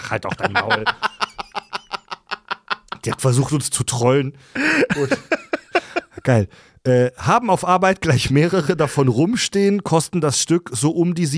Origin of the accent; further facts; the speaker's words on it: Salzburg, Austria; ich bin 23 Jahre alt. Tagsüber bin ich als Projektleiter im Hotelbau in ganz Zentraleuropa unterwegs. Nachts bin ich freiwilliger Rettungssanitäter in meinem Heimatort, eine Stadt in Salzburg, Österreich.